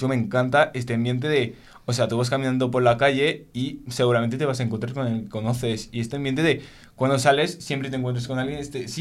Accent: Lille, Hauts-de-France, France; Spanish is a second language; vengo de Francia, es una ciudad que se llama Lille, que está muy al norte de Francia, cerca de Bélgica, y ahí estudio en una escuela pública que se llama Sciences Po Lille

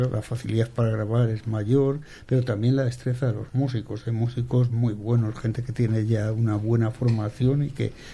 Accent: Castile and León, Spain; allí en mi pueblo, en Ávila, sí, en Engorría.

